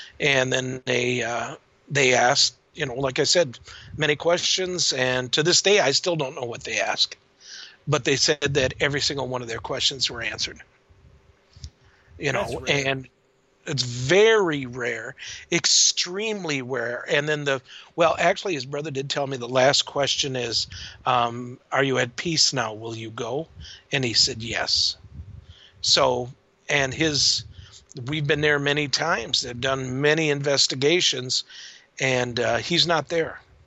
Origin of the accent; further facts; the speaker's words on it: Bemidji, Minnesota, United States; Oh, well, I want 10 points. I'm from Bemidji. Give me a break.